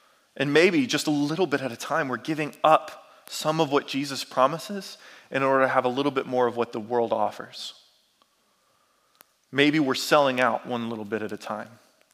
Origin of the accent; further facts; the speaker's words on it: Durham, North Carolina, United States; I grew up in Durham. I've spent most of my life here in the Triangle, in Durham, Orange, Harnett, Wake counties